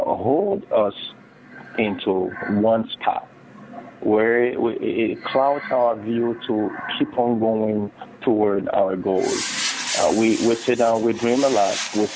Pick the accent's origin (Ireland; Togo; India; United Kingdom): Togo; moved away as an adult; also born or lived in Europe; now in United States; I lived in Europe for a little over 15 years. I was born and bred in Togo in West Africa with a French background. So far I speak 7 different languages. I moved to the U.S. back in 2006